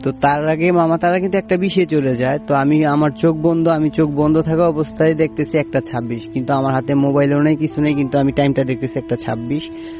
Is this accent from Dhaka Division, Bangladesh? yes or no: no; Daudkandi, Chittagong Division, Bangladesh; আমার গ্রামের বাড়ি দাউদকান্দিতে, মানে কুমিল্লাতে, আর আমার নানুর বাড়ি হচ্ছে চট্টগ্রাম।